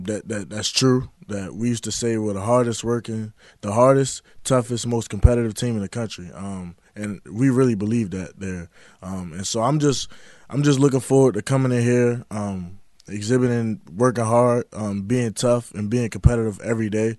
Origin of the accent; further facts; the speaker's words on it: Baltimore, Maryland, United States; just being a kid growing up in Baltimore, you know, was my favorite NFL team.